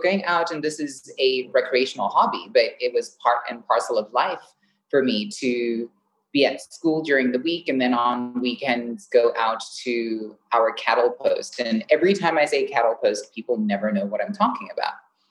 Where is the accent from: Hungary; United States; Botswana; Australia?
Botswana; I mean, growing up in Botswana is a very interesting experience when you learn that there is a portion that is called the rest of the world, right?